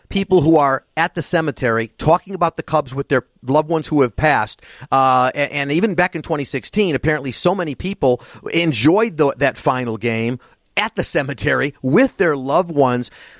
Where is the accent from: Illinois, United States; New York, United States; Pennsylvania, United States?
Illinois, United States; Chicago; I will say, it is a show, being a Chicagoan is probably helpful.